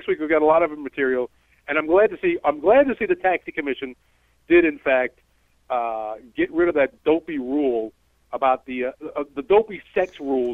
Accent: Ireland; I'm an Irishman. I can speak for that.

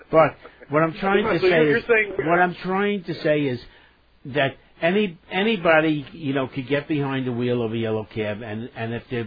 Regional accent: Brooklyn, New York, United States; You know, I grew up in Brooklyn.

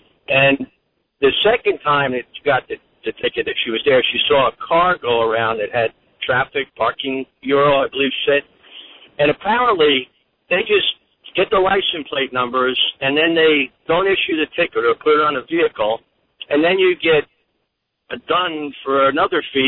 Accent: New Jersey, United States; We're from New Jersey.

